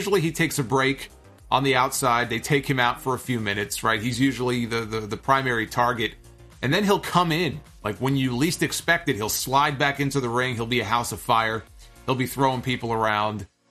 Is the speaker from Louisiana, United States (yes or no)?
no; Seattle, Washington, United States; I am from the Seattle area, hoping to attend an AEW show this year.